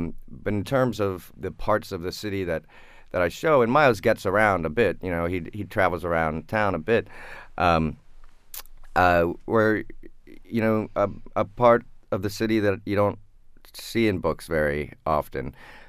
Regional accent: Baltimore, Maryland, United States; I grew up in Baltimore, and I went to undergraduate in Charleston, South Carolina.

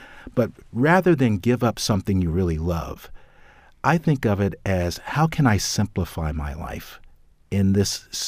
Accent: United States; Well, because I'm an American citizen, and I'm a father.

